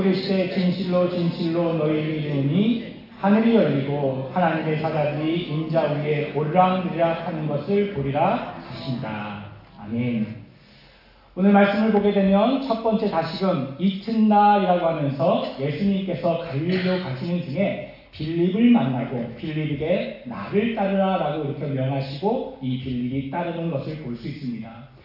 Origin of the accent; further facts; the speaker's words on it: Chungcheong, South Korea; 또 저는 충청도인데